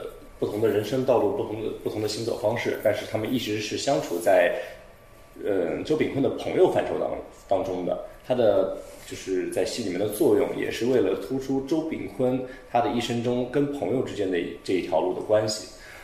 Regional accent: Nanjing, Jiangsu, China; 我确实是一个土生土长的南京人。我从小学在南京21世纪创意学校是读的，到了高中去了南航附中，大学上了南京艺术学院，学的表演。

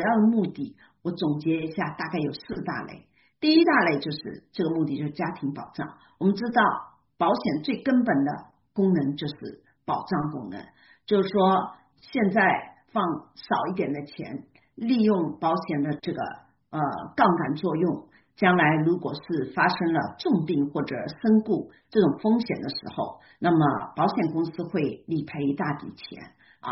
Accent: China; moved away as an adult; now in United States; 我呢是毕业于上海交通大学的，那么我其实是一个新移民，我是2018年10月份移民到美国的

